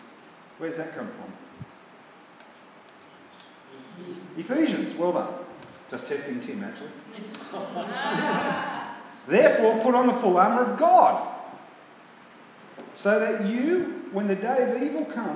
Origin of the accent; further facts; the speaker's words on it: Tuggeranong, Australian Capital Territory, Australia; Well, I come from Australia. I come from the ACT. I come from Tuggeranong. I come from Western.